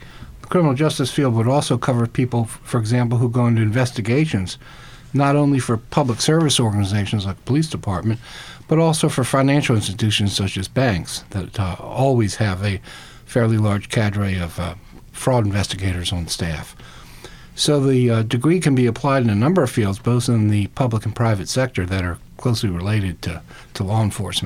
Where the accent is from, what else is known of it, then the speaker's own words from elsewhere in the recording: Lutherville, Maryland, United States; I'm from Lutherville, Baltimore County.